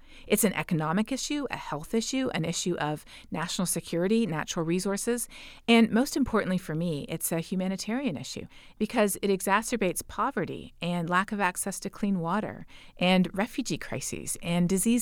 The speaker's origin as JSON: {"language": "English", "country": "Canada", "tie": "born or raised there", "said": "Growing up in Canada, you know, I kind of had the perspective that the grass is green, the sky is blue"}